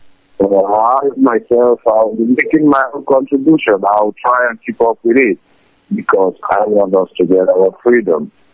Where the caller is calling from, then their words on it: Mumbai, Maharashtra, India; I'm calling from Mumbai, India.